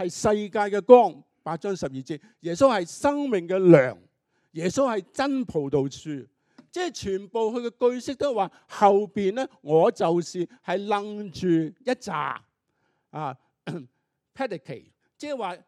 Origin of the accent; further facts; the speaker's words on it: China; 似不似我们中国人所说